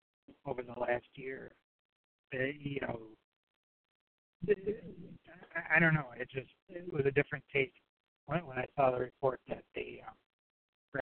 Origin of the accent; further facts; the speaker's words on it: New Lenox, Illinois, United States; Two guys from my hometown of New Lenox, Illinois, were indicted.